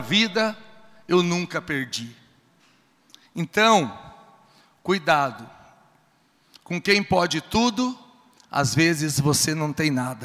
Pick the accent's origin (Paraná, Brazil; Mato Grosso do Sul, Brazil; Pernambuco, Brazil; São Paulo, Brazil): Mato Grosso do Sul, Brazil; eu que sou sul-mato-grossense nato, filho de pais do pulador